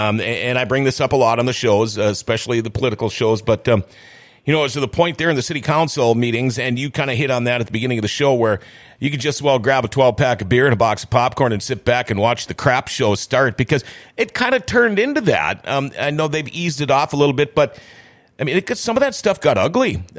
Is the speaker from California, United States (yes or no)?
no; Thief River Falls, Minnesota, United States; I grew up in Thief River Falls. My goal in life, my whole time growing up was I can't wait to get out of here. I can't wait to move away. I did. I went all over.